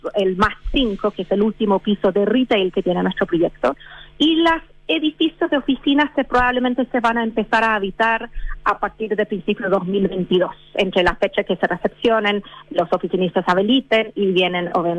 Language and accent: Spanish; England, United Kingdom; Spanish is a second language; Soy inglesa.